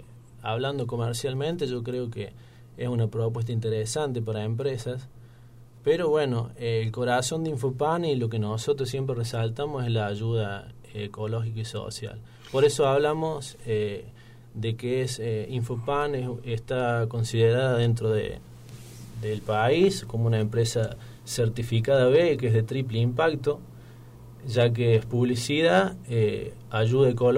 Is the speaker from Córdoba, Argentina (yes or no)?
yes; Colonia Almada, Córdoba, Argentina; now in Río Tercero, Argentina; yo soy de Colonia Almada, mi corazón está ahí, mis raíces también, por supuesto, pero bueno, tengo que decir que hoy formo parte de Río Tercero.